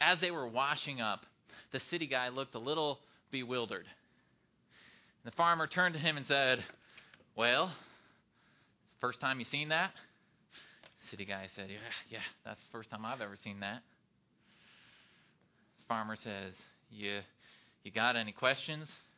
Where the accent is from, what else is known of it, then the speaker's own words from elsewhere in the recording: Iowa, United States; I grew up in Iowa. I wouldn't have known what this was.